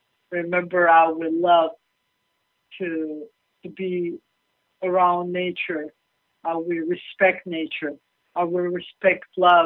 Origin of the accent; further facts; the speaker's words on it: Israel; I'm from the Holy Land. This is from the Holy Land, guys, Israel.